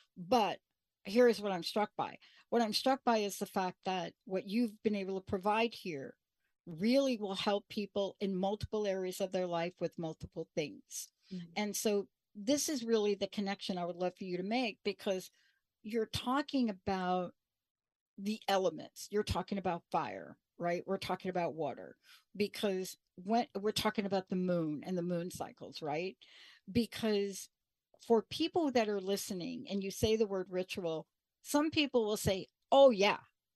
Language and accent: English; New York, United States; Like, why at a young age did I love getting out in front of that full moon like a crazy person, even growing up in the Bronx?